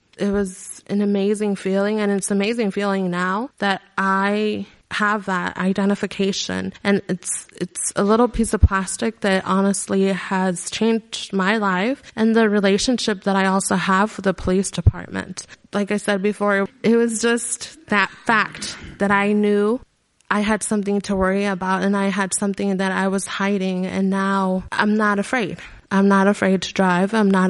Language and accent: English; Mexico; now in United States; my passport or my matricula, showing my picture and that I was from Mexico.